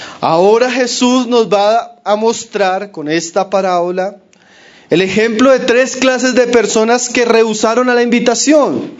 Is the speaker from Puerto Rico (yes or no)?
no; Colombia; Ahora, para nosotros como colombianos no es difícil de entender eso.